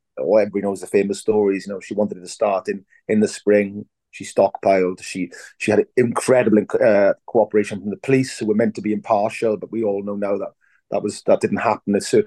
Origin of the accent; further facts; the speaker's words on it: Merthyr Tydfil, Wales, United Kingdom; My hometown of Merthyr Tydfil, where I am today, you know, it's one of the most socially deprived areas of Western Europe.